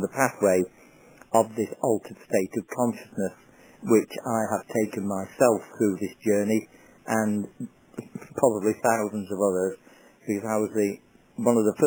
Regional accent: East Midlands, United Kingdom; born there; I was born here in the East Midlands of England 69 years ago to parents from a mismatched background.

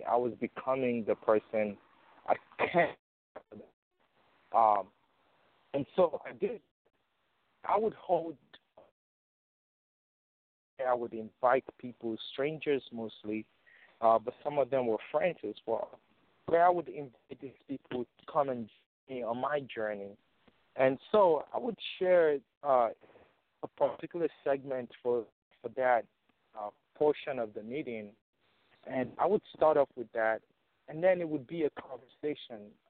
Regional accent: Nigeria; As I shared with you in the last episode, that I am originally from Nigeria.

